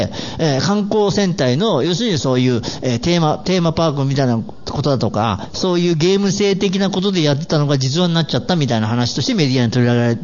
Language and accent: Japanese; Mie, Japan; 私の出身が伊勢志摩ってところなんですよ。